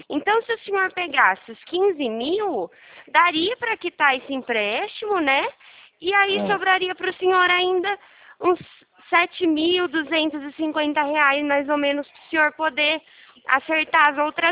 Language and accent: Portuguese; Araras, São Paulo, Brazil; Eu sou daqui de Araras.